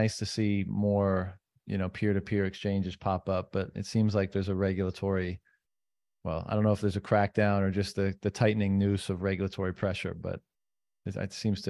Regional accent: Newfoundland and Labrador, Canada; Yeah, I'm from Newfoundland originally.

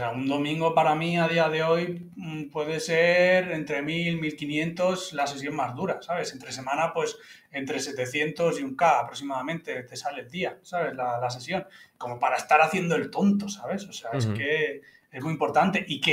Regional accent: Menorca, Balearic Islands, Spain; del mar, a lo mejor es eso, el sonido del mar, como soy de Menorca, ¿sabes?

